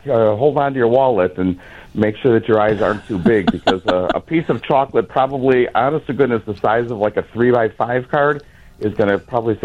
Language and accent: English; Des Plaines, Illinois, United States; I used to live in Long Grove. I grew up in Des Plaines, and then lived in Mount Prospect, and then Long Grove.